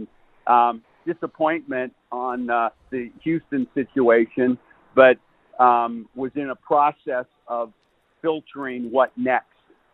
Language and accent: English; Australia; as an Australian viewer, it's a piece that the national teams never had.